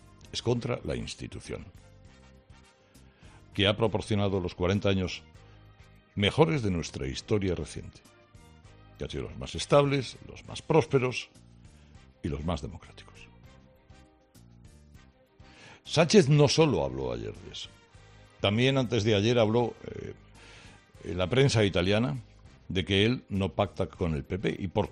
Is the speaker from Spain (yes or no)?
yes; Spain; como ciudadano español que soy.